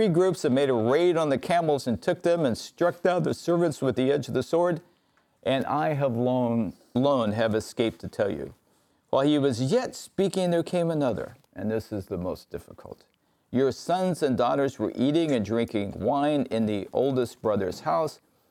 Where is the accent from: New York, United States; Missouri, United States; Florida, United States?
Missouri, United States; Kansas City; I grew up in Kansas City, so I know people all the way through this Midwest.